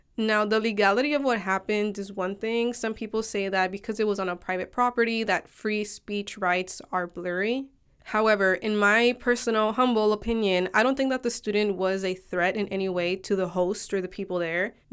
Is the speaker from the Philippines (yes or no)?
no; Los Angeles, California, United States; sharing my own personal experiences of growing up in South Central and having family outside of the country.